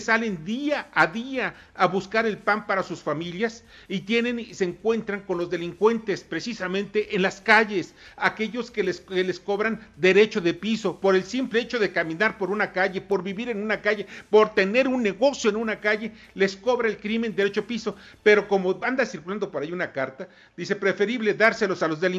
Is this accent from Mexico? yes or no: yes; Mexico; ¿cuál es el futuro que me depara como mexicano dentro de la cuarta transformación?